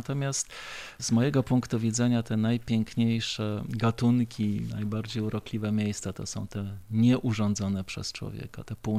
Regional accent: Białystok, Podlaskie Voivodeship, Poland; Jako białostoczanin mam sposobność od paru dekad obserwować i badać szatę roślinną miasta.

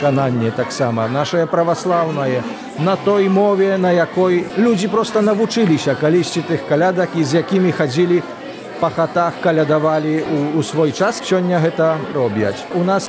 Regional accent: Hajnówka, Podlaskie Voivodeship, Poland; І гэта, канешне, прынамсі гайнаўшчына там, адкуль я родам.

